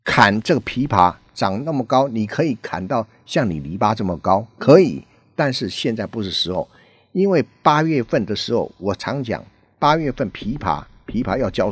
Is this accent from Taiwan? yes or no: yes; Taiwan; accent: Taiwanese; 我们台湾话叫反种